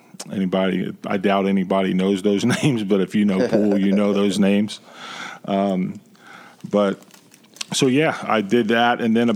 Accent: Midwest, United States; My background, I'm from the Midwest, and I was in Indianapolis.

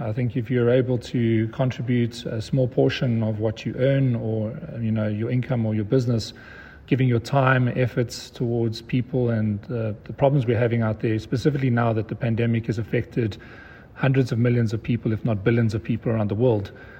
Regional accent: South Africa; I'm South African and based in South Africa.

